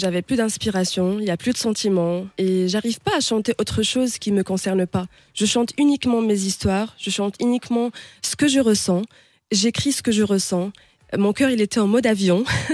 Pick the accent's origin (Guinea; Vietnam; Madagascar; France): France; Gundershoffen, Grand Est; je suis de Gunderschoffen. J'ai 34 ans